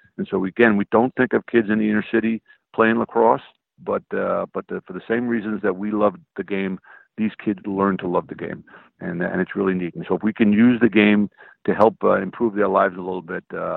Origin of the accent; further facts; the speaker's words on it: New York City, New York, United States; I'm from New York City. I can talk in those terms.